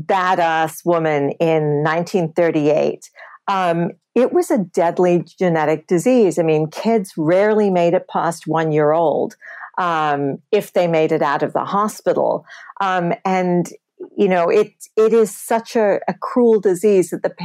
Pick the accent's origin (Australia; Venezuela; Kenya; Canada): Australia; now in United States; When I grew up in Australia, you know, it was gorgeous.